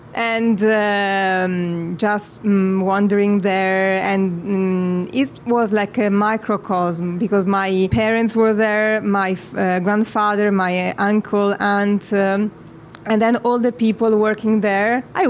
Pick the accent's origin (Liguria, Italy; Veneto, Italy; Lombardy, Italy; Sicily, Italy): Lombardy, Italy; Milan; Yes, I'm from Milano. Actually, to tell you the truth, I'm half Swiss and half Italian because my mother comes from Lugano, Swiss. Switzerland, but I'm Italian. I'm really Milanese.